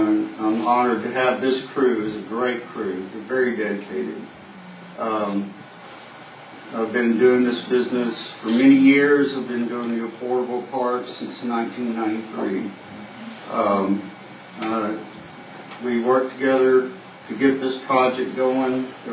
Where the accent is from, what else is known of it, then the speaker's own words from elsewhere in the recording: Houston, Texas, United States; Houston, Texas.